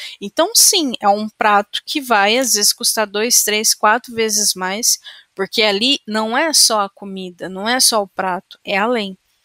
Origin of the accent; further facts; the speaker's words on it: Minas Gerais, Brazil; não é porque eu sou mineira, não